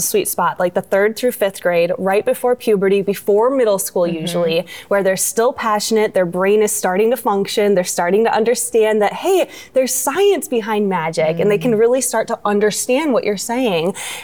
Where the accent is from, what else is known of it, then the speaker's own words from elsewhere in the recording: Kalamazoo, Michigan, United States; I'm from Kalamazoo, Michigan, so it's about an hour drive away from here-ish.